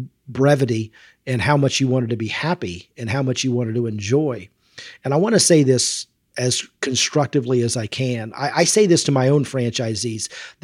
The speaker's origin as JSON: {"language": "English", "region": "Kentucky", "country": "United States", "said": "Because I'm from Northern Kentucky, and I've been there 20 years"}